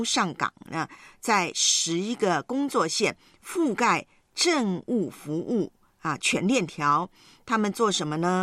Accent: Taiwan; 你知道我们小时候在台湾呢

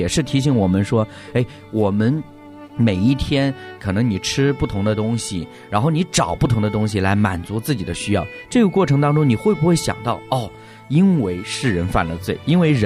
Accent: China

